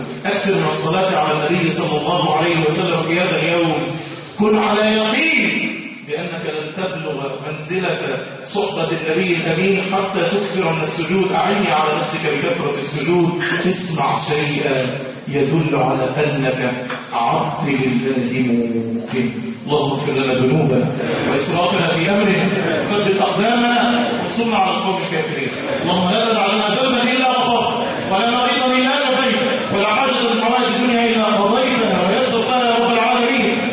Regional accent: Egypt; بلدنا مصر

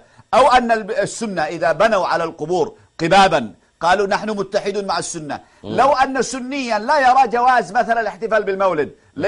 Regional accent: Yemen; يا أخي أنا يمني

